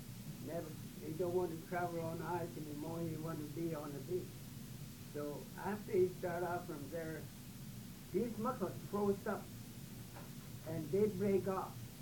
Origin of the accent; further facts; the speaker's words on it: Kivalina, Alaska, United States; In wintertime, when we hunt in the land where I was raised in Kivalina, we use muffler like she had.